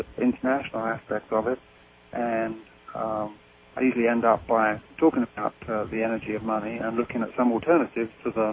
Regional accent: England, United Kingdom; now in United States; Well, I was born and raised, as you can tell from my accent, in England.

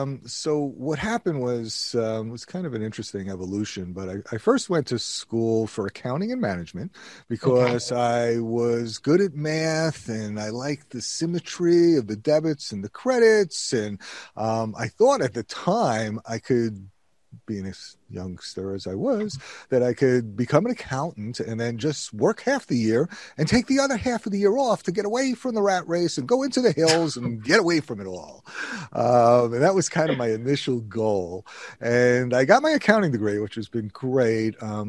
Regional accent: New York, United States; also born or lived in Binghamton; So I grew up in Queens and Long Island. Yes, I did. And then I went to college, actually, in upstate New York.

